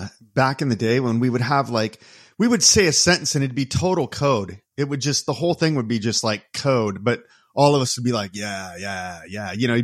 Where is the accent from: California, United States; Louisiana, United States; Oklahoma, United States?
California, United States; Huntington Beach; I grew up in Huntington Beach